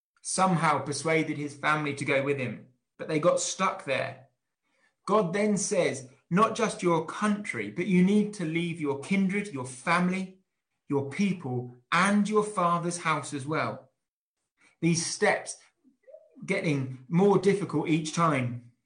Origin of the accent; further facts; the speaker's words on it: East of England, United Kingdom; Now, I'm from Suffolk and I've never really left. It's a struggle sometimes to leave the county, let alone the country.